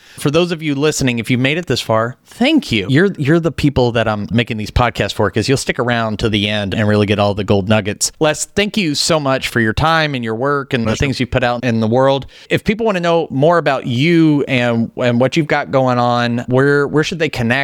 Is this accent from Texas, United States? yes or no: yes; Texas, United States; it all sounds smarter than anything I could say because I'm from Texas.